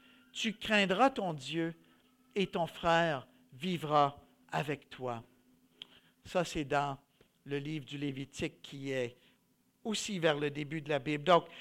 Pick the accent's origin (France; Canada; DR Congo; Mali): Canada; Quebec; Oui, c'est vrai, on est des Canadiens, on est des Québécois.